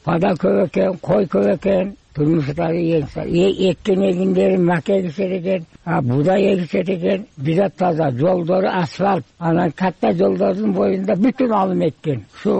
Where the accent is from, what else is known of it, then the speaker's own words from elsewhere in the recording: Osh, Osh Region, Kyrgyzstan; Каяктан болосуз? Мен Оштон болом.